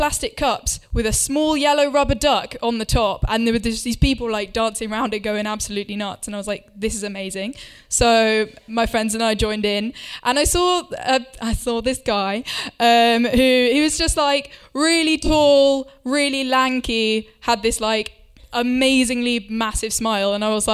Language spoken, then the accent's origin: English; Winchester, South East England, United Kingdom; born or raised there